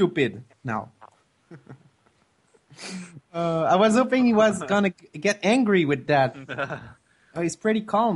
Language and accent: English; India; Because I'm Indian too, right?